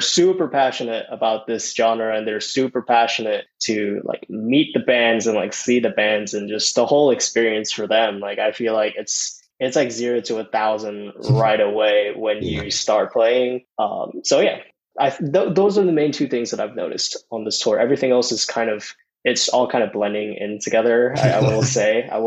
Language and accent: English; Thailand; And I grew up in Thailand.